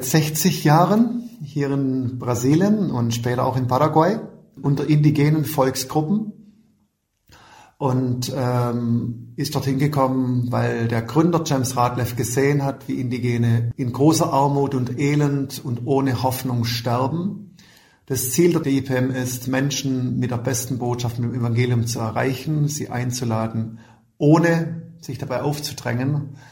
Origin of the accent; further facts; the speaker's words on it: Germany; born there; also born or lived in Brazil; ich bin in Deutschland geboren, 55 Jahre und verheiratet, fast 30 Jahre.